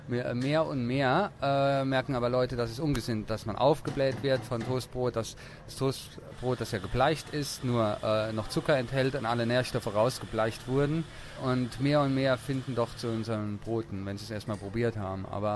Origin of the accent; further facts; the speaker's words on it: Neustadt, Germany; mit dem lokalen Bäcker aus meiner Heimatstadt Neustadt